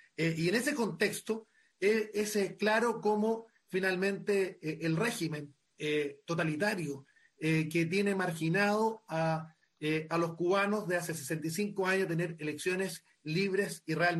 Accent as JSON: {"language": "Spanish", "country": "Chile", "said": "yo quiero solidarizar como senador chileno"}